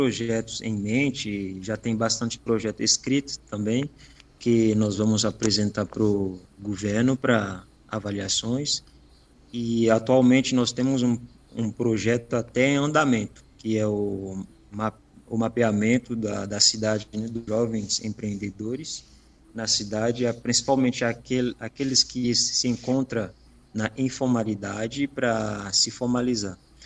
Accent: Haiti; moved away; eu saí do Haiti em 2010, logo depois de um grande terremoto que destruiu o país. Na época, eu morava na capital do país

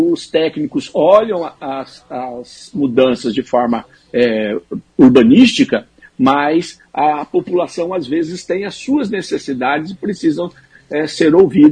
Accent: Maringá, Paraná, Brazil; born there; eu que tenho nasci em Maringá e uma ligação muito grande com esses bairros

